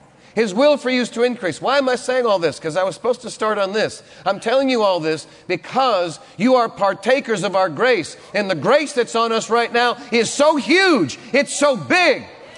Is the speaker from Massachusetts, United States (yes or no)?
yes; Massachusetts, United States; My parents, both of my parents are in heaven, but they lived in Massachusetts. I grew up in Massachusetts.